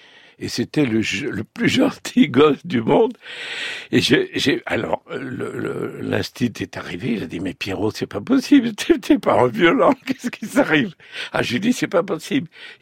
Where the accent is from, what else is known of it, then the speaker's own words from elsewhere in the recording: Occitanie, France; Écoutez, moi je suis né là-dedans, dans le Tarn-et-Garonne.